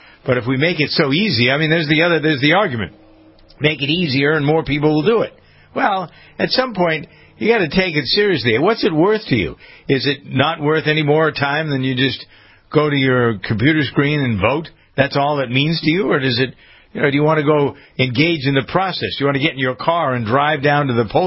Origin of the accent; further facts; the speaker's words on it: Framingham, Massachusetts, United States; Today is election day in my hometown of Framingham, Massachusetts.